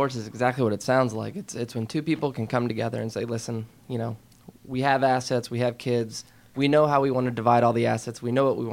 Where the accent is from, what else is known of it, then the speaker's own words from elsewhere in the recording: California, United States; I went to Cal State Fullerton, born and raised in Orange County. I've lived here for about 6 or 7 years.